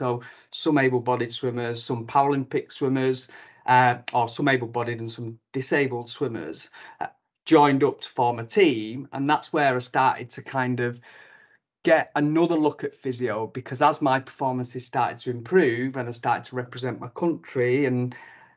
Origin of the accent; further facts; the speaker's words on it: Salford, North West England, United Kingdom; So I'm from Salford originally, and I've never really moved out the place.